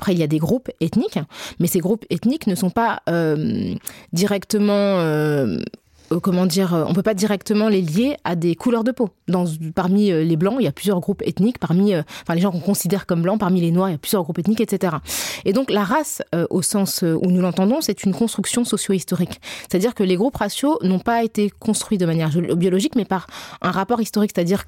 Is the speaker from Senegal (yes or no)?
yes; Senegal; now in France; au Sénégal, qui est mon pays d'origine, je ne suis pas une minorité